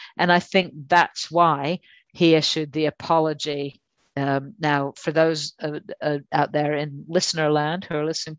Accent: Texas, United States; And in fact, you know, I grew up in Texas, there's an old phrase, might not be Texan, might be English

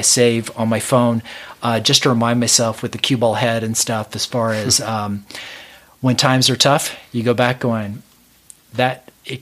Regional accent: the South, United States; I grew up in the South, and we pretty much are like, oh, no, you're an authority figure, you're a doctor.

